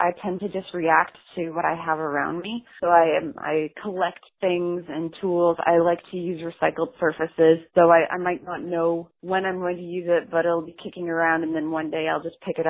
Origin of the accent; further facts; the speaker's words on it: Canada; moved away as an adult; now in United States; I am a Canadian artist who's been living in the States since 2006.